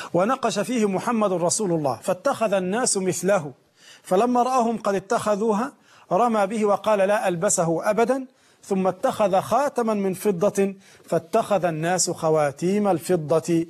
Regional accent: Egypt; الخياطين يفعلون عندنا في مصر هذا القطان من الحرير

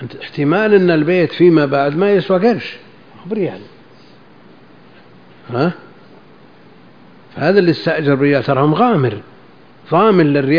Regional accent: Riyadh Province, Saudi Arabia; المقصود أن مثل هذا كان موجود عندنا في نجد وكثير

